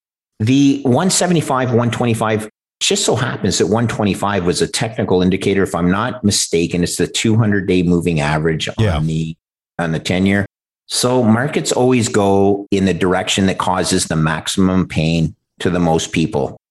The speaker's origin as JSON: {"language": "English", "country": "Canada", "said": "And as a Canadian, I can pitch it with 100% patriotism, but also somewhat of a critical bent."}